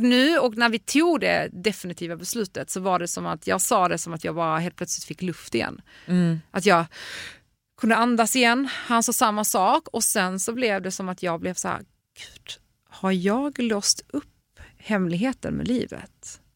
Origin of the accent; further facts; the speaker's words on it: Poland; Jag är från Polen och där jag är ju liksom gifte mig när jag var 35.